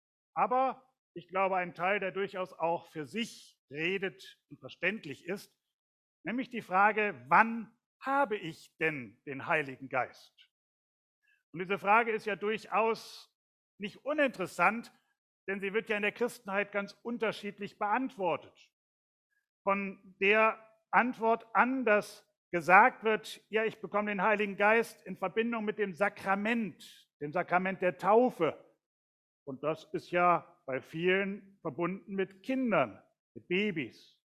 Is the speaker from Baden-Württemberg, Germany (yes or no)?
no; Wuppertal, North Rhine-Westphalia, Germany; ich bin geboren in Elberfeld, aufgewachsen in Kronenberg und meine erste eigene Wohnung hatte ich in Barmen-Wichlinghausen. Ich bin Wuppertaler von Geburt.